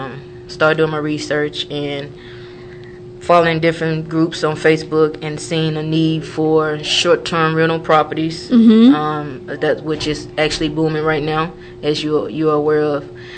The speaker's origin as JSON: {"language": "English", "region": "Arkansas", "country": "United States", "tie": "born or raised there", "said": "Well, I am originally from Arkansas, Southeast Arkansas, born and raised in Durham Heart, and a mother of two."}